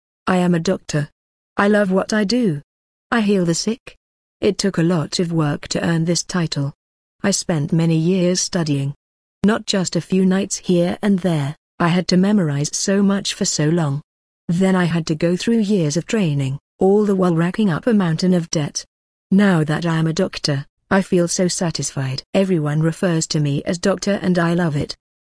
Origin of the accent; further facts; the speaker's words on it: United States; born there; I am an American. I was born in the greatest land on earth.